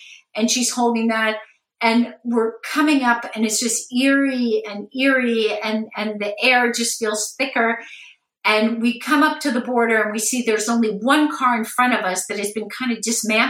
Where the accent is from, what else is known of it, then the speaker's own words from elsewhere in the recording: United States; I came to Russia thinking, you know, I'm from America, so I'm free.